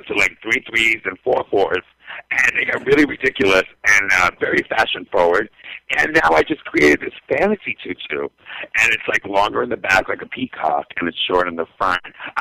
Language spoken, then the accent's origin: English; New York, United States; and I came from New York, and I was a hairdresser, and I went to Melrose, and I got a job selling clothes